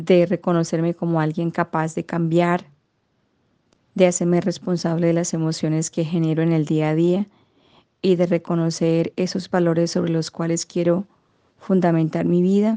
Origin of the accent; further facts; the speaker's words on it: Colombia; now in England; soy colombiana y vivo en Inglaterra.